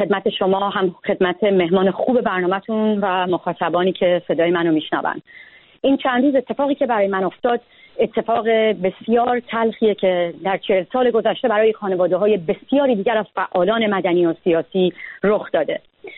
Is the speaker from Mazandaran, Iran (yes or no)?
yes; Babol, Mazandaran, Iran; از وزارت اطلاعات تهران رفتن توی شهر خودم بابل حمله کردن.